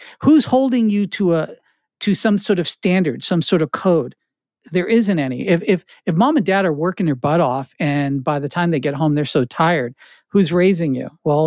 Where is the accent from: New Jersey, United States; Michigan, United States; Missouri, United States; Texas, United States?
New Jersey, United States; Edison; Edison Museum down the street in Menlo Park. You know, I grew up around Menlo Park Mall and junk like that.